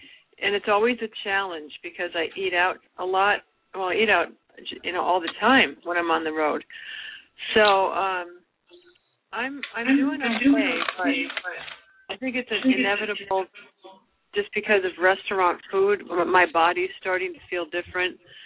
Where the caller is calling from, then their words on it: Chattanooga, Tennessee, United States; Hi, guys. I'm calling you from Chattanooga. I'm on the road